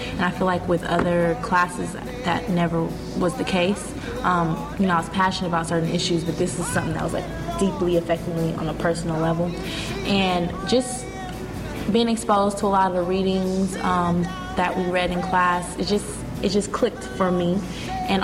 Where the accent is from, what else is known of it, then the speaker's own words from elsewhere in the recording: Oakland, California, United States; I'm actually from Oakland, California, which is like the birthplace of the Black Panther Party